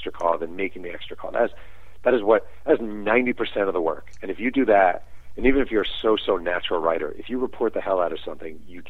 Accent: New York, United States; I grew up in New York and loved the '86 Mets, and I wrote that book.

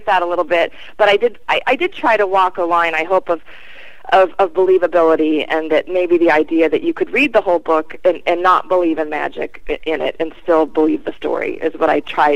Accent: Alaska, United States; also born or lived in Denver; I was born in Denver, but my parents moved up here to Alaska when I was about 3 or 4. So pretty much my whole memory life is in Alaska.

